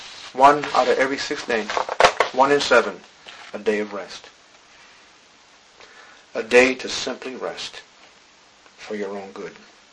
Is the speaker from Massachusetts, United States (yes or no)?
yes; Boston, Massachusetts, United States; I can remember growing up on Sunday, and this is no joke, right in the middle of downtown Boston with skyscrapers and an airport 2 miles away